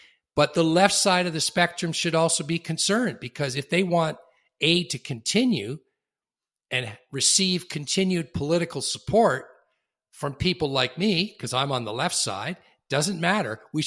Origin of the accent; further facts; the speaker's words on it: Canada; despite the fact that I'm Canadian